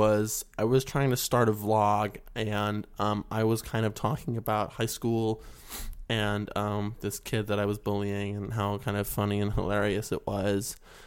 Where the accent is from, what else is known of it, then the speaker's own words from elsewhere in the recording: West Virginia, United States; now in California, United States; You can tell by my accent that I'm clearly from West Virginia.